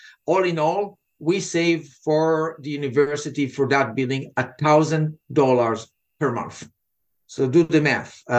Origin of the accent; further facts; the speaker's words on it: Israel; accent: Israeli; English is a second language; now in United States; Originally and by accent, what you hear is Israeli accent that was softened after 25 years here.